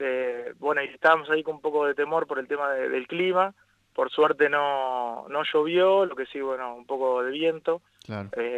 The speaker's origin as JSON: {"language": "Spanish", "town": "Venado Tuerto", "region": "Santa Fe", "country": "Argentina", "tie": "born or raised there", "said": "yo tengo 34 años, hace 26 años que juego al deporte. Uh-huh. Yo soy oriundo de Venado Tuerto y hace unos 15 años más o menos estoy en la ciudad."}